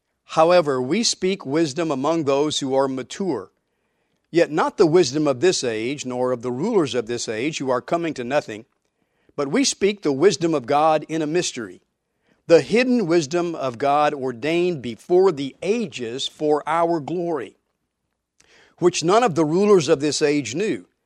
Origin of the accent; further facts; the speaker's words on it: Texas, United States; When I was growing up in South Texas many, many years ago, they still had Mexican restaurants there where the waiters spoke only Spanish.